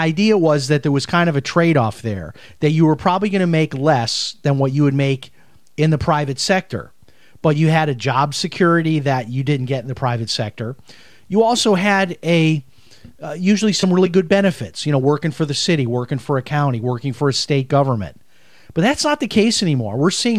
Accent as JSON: {"language": "English", "town": "Chicago", "region": "Illinois", "country": "United States", "moved": "as an adult", "said": "I have a lot of relatives still in Chicago because I'm from Chicago originally, moved away when I was 18."}